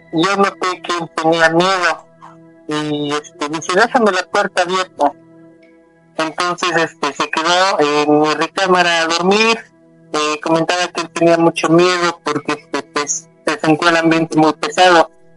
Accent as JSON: {"language": "Spanish", "town": "Teziutlán", "region": "Puebla", "country": "Mexico", "tie": "born or raised there", "said": "Yo soy originario de Teciutlán, Puebla."}